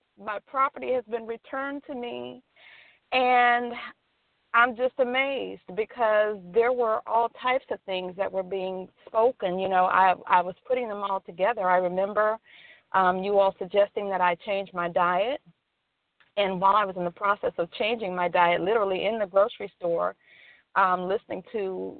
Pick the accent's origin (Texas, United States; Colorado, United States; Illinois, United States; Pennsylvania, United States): Texas, United States; When I came back to Texas, because I'm from Texas, I came back in 2017, I was facing a mountain of issues.